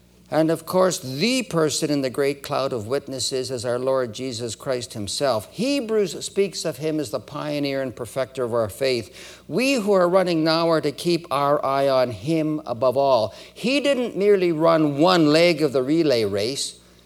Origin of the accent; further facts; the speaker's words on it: Edmonton, Alberta, Canada; born there; also born or lived in Winnipeg / Toronto; Many of you are aware that I was born in Edmonton. We moved to Winnipeg in 1949.